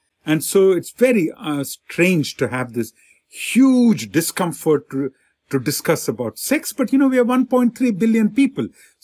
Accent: India; growing up in India, it's not a very, at that time, you know, in the 60s, my parents never hugged

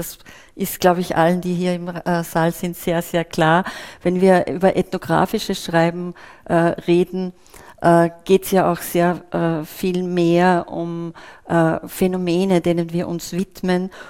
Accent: Turkey; moved away; also born or lived in Vienna, Austria; Und ich bin aus der Türkei praktisch mit einem kurzen Zwischenstopp. Ich war 4 Jahre in der Türkei, dann ein kurzer Zwischenstopp in Wien und dann bin ich hierher gezogen.

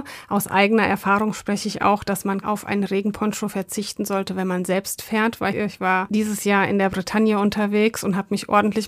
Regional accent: Frankfurt, Germany; Also so, ich komme ja auch hier aus Frankfurt

